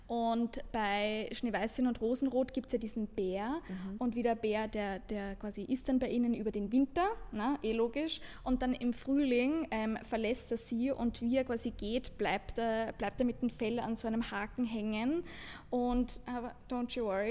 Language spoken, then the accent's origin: German; Austria; zum Beispiel Bregenz am Bodensee bei uns in Österreich